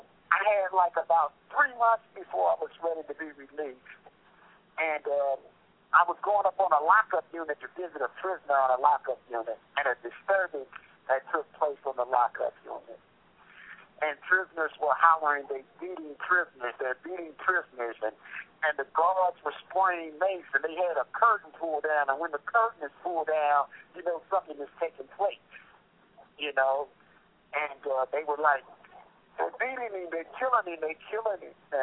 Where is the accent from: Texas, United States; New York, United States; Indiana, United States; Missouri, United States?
Indiana, United States; Indianapolis; I'm from Indianapolis, Indiana.